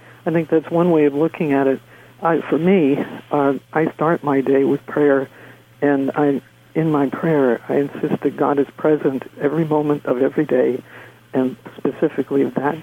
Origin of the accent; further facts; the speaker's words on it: United States; I was doing my doctoral research in Ireland, and I had a rented car, and being an American, I wasn't used to stick shifts.